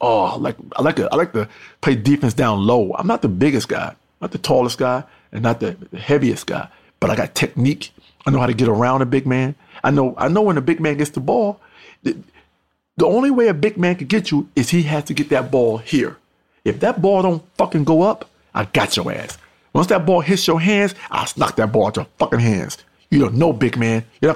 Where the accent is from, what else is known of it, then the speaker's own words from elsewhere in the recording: North Carolina, United States; born there; I was born in North Carolina.